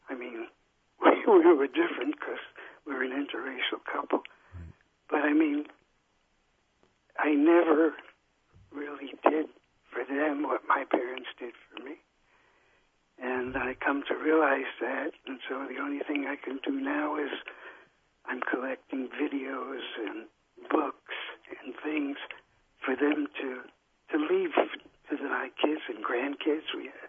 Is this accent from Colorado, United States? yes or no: no; Bronx, New York, United States; I grew up in the Bronx in New York in the time when there was like the American Labor Party.